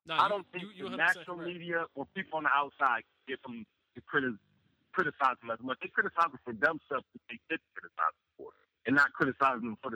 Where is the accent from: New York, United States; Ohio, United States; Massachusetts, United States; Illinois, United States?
Ohio, United States; Cleveland; I'm born and raised in Cleveland. I love my city, but it's not a destination.